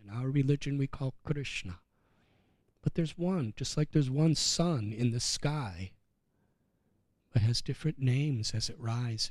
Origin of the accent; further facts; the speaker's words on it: United States; And when I grew up in America, I heard this verse